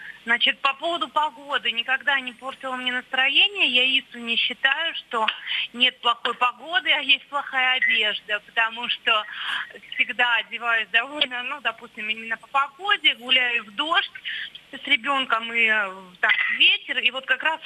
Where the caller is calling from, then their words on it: Moscow, Russia; Я звоню из Москвы.